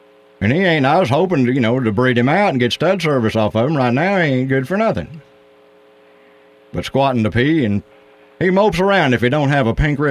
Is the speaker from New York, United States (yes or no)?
no; Tahlequah, Oklahoma, United States; Tahlequah, north of Tahlequah.